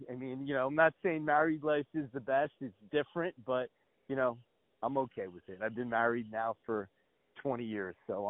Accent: New Jersey, United States; I come from New Jersey. You know how they do it in New Jersey.

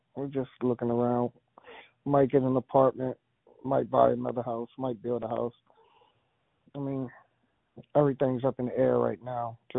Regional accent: Virginia, United States; Well, I'm actually from King and Queen County. My wife is from New Kent County.

